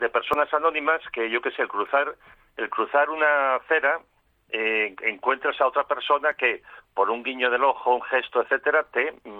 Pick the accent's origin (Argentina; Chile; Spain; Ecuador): Spain; Caboyes de Abajo; now in Oviedo, Spain; yo soy de Caboyes de Abajo, y ahí me crié y trabajé alguna temporada, y después ya posteriormente pues me instalé en Asturias, donde vivo ahora, en Oviedo.